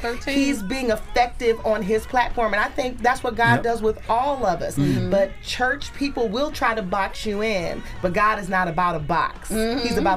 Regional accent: Detroit, Michigan, United States; and then we're from Detroit.

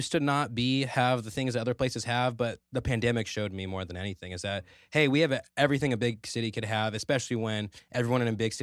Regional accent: Merced, California, United States; I say Merced because I'm from Merced, people who are listening

